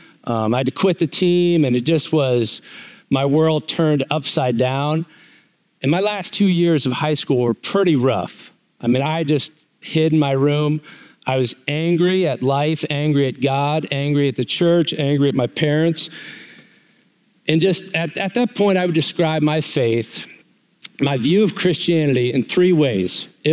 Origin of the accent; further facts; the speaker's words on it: Montvale, New Jersey, United States; So I grew up in Montvale, New Jersey, about a half hour, 45 minutes straight west of New York City. Pearl River, New York was right across the border, right next town next to us.